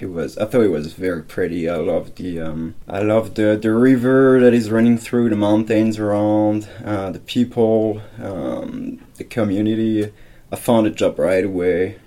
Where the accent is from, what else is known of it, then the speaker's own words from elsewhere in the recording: France; English is a second language; now in Canada; As I'm from France